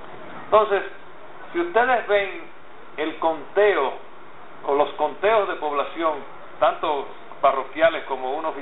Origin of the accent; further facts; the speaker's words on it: La Vega, Dominican Republic; born there; en La Vega, por ejemplo, donde yo nací, el libro de mi nacimiento desapareció